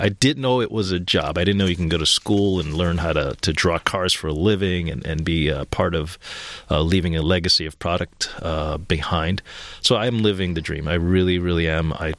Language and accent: English; Montreal, Quebec, Canada; also born or lived in New York City; I grew up in Montreal, which at the time it seemed like a faraway place from Detroit, but today it's just a skip, hop, and a jump. Pretty much was born in New York City.